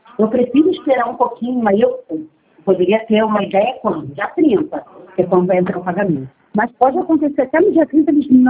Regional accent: Magé, Rio de Janeiro, Brazil; Mas eu sou de Magé, Magé ainda não começou a fazer.

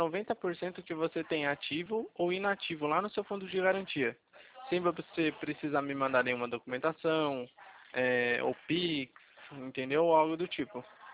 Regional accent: São Paulo, Brazil; mas eu não sou de Minas. Eu sou de São Paulo.

